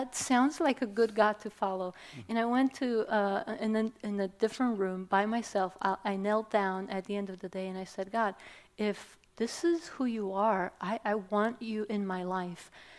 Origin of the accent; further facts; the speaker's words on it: Romania; English is a second language; And I grew up in Romania, post-communist Romania